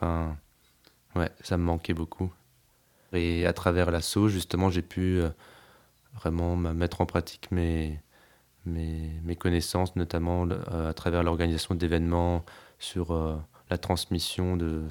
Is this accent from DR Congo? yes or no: no; Grand Est, France; j'ai 27, ouais. Et je viens d'Alsace à l'origine.